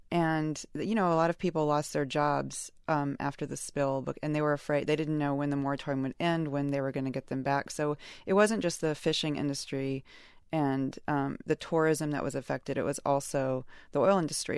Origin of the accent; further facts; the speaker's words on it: Alabama, United States; Like growing up in Alabama, you're used to hurricanes. You're used to natural disasters.